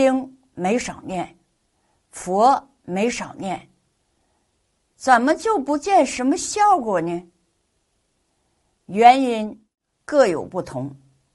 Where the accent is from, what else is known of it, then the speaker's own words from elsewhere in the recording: China; 身为中国人，得天独厚